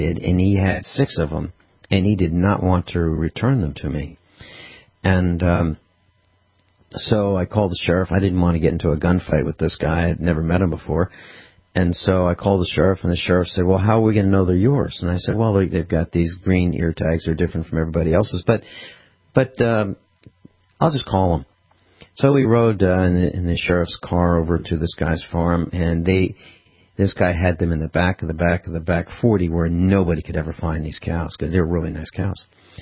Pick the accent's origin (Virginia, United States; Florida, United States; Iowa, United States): Virginia, United States; now in Missouri, United States; It's different from all the other farmers here in Missouri, because I came from Virginia and I use more of a Virginia call.